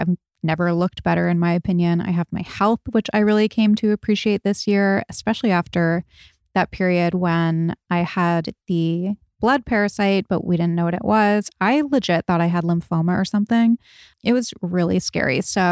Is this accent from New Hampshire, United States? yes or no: no; Rhode Island, United States; I grew up in Rhode Island. I had a totally normal, totally nice upbringing.